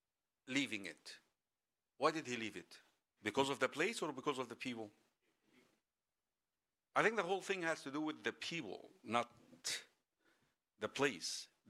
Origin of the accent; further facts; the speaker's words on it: Egypt; I come from Egypt. I just flown from Egypt.